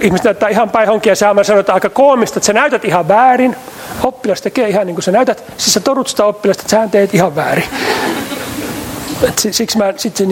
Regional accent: Central Finland, Finland; Olkoon vaikka Saarella, mistä mä kotoisin.

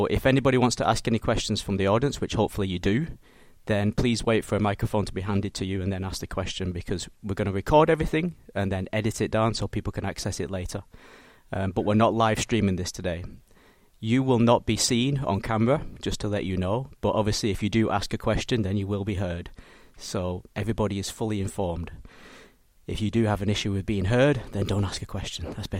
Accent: North West England, United Kingdom; I'm English. I'm from Britain. Apologies if you don't understand my accent. I'll try and tone it down a little bit. But I'm from the Northwest

